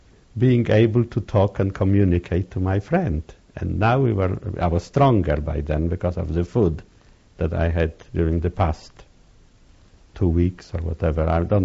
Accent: Poland; And I said, I'm an Evrei from, I'm a Jew from Poland. I was in the ghetto. I was in camps. I was in Buchenwald.

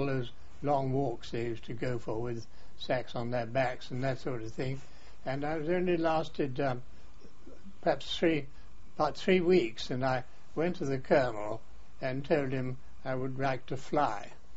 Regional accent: Wales, United Kingdom; I am a Welshman, of course

